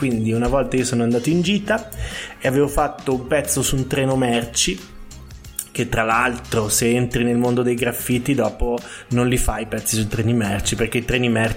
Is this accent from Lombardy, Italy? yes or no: yes; Bergamo, Lombardy, Italy; io vengo da Bergamo